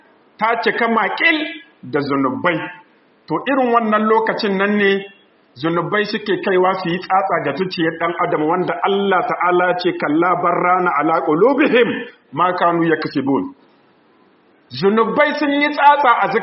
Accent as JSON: {"language": "Arabic", "country": "Niger", "said": "اللهم حفظ بلادنا النيجر واجعله آمنا مطمئنا"}